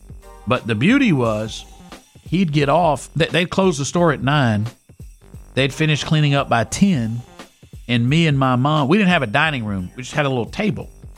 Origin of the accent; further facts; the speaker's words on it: Orange, United States; When I grew up in Orange in the 80s